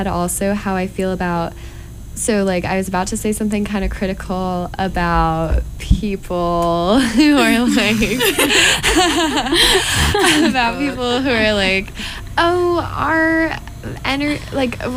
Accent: Seattle, Washington, United States; I'm from Seattle.

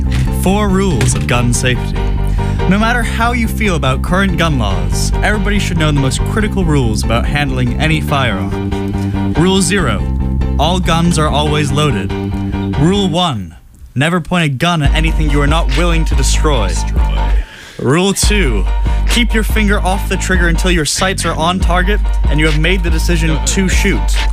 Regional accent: Salt Lake City, Utah, United States; I'm also from Salt Lake City, Utah

